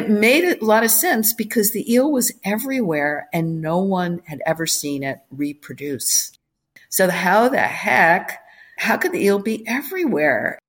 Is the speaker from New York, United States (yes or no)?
yes; Port Byron, New York, United States; also born or lived in Syracuse; Well, I grew up in upstate New York, first in a place called Port Byron, which was a tiny little kind of farming village. And then we moved to the big city, which was Syracuse, New York.